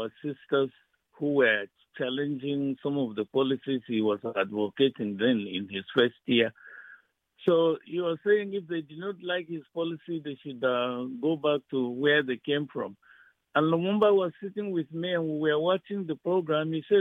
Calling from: Upper Marlboro, Maryland, United States; Yes, I'm calling from Upper Marlboro

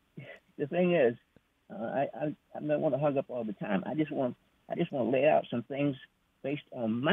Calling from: Fort Washington, Maryland, United States; Yeah, Fort Washington, Maryland.

